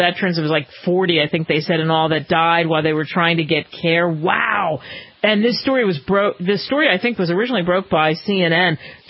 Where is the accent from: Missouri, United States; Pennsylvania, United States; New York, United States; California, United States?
Pennsylvania, United States; Philadelphia; I grew up in Philly, so not too far away